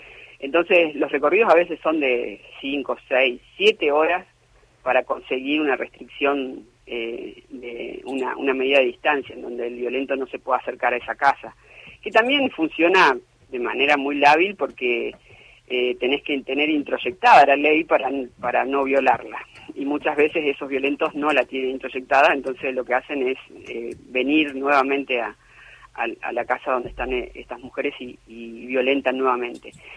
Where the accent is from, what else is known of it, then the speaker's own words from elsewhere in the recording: Santa Fe, Argentina; porque soy santafesina